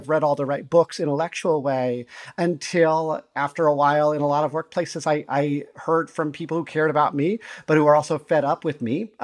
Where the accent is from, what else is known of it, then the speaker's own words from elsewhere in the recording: Montana, United States; I grew up in Montana, primarily in a predominantly pretty white place